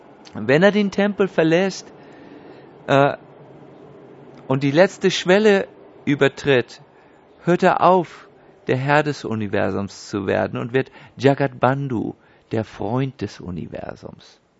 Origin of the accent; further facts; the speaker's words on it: Northern Germany, Germany; Bei mir dauert das alles ein bisschen länger, ich bin aus Norddeutschland.